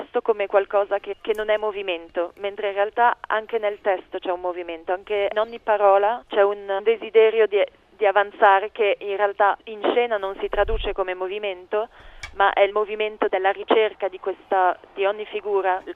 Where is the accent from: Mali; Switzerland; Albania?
Switzerland; born there; io non ho mai avuto questo bisogno di identificarmi con una nazione in particolare, visto che sono nata quindi in Svizzera da una madre nata in Francia, però algerina.